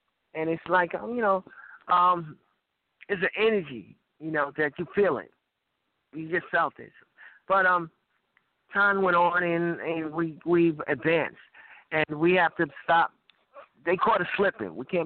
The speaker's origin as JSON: {"language": "English", "region": "New York", "country": "United States", "tie": "born or raised there", "said": "And I'll say one thing, growing up in New York, I remember when we were going trips out of New York."}